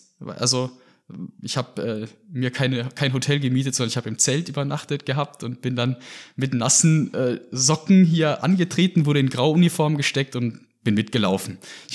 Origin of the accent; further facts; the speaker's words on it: Heidelberg, Baden-Württemberg, Germany; moved away; also born or lived in Austria; Ich bin ursprünglich in Deutschland hier in Heidelberg aufgewachsen, habe aber dann in dem Alter, wo man vielleicht in die THW-Jugend gehen würde, nach Österreich ziehen müssen mit meinen Eltern. Und erst dann, als ich zum Studium zurückgekommen bin nach Deutschland